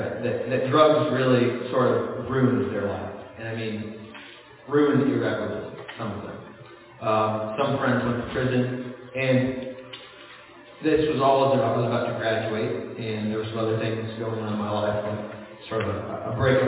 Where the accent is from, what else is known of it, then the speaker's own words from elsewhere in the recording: Pennsylvania, United States; I grew up in Pennsylvania, and I remember driving to church 20 minutes.